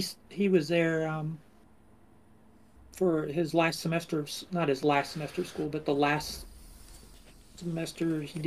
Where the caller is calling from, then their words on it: Indiana, United States; However, I am broadcasting from Indiana.